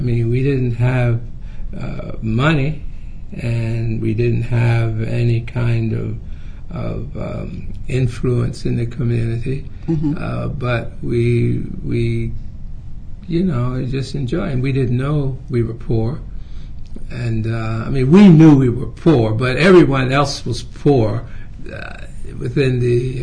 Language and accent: English; Pennsylvania, United States; And all of the towns that I knew about growing up around Pennsylvania and so forth, I mean, we were all under the same conditions.